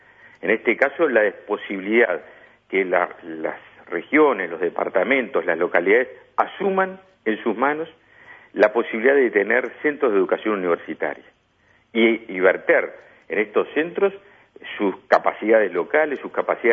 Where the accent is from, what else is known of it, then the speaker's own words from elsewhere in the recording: Montevideo, Uruguay; las que provenimos de familias de Montevideo